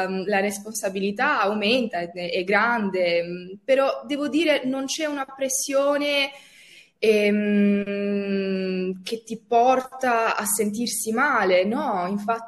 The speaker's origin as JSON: {"language": "Italian", "country": "Albania", "said": "io sono albanese, sarò per sempre albanese, l'Albania è la mia casa, i miei genitori sono lì, quindi mi sentirò sempre così."}